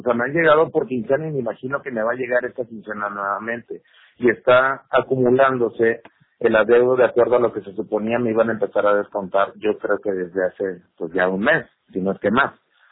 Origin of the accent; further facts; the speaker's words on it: Poza Rica, Veracruz, Mexico; yo soy de Poza Rica